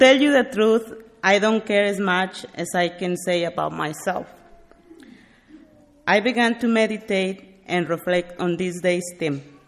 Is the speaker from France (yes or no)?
no; Aguascalientes, Mexico; now in Goshen, United States; I'm from Mexico. My hometown is Aguascalientes. I arrived here in Goshen in 1998. I settled here, and since then, I have lived in the same house on 13th Street.